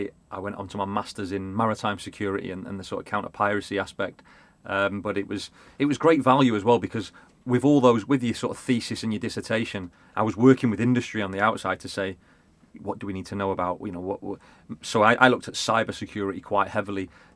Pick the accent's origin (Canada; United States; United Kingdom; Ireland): United Kingdom; Blackpool, North West England; accent: Blackpool; My dodgy Blackpool accent.